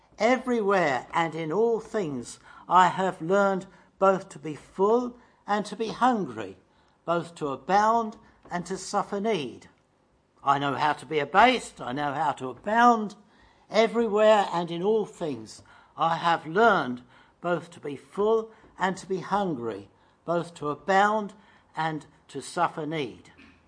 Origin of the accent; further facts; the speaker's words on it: England, United Kingdom; As an Englishman, I have a reputation, as others do, of always speaking about the weather.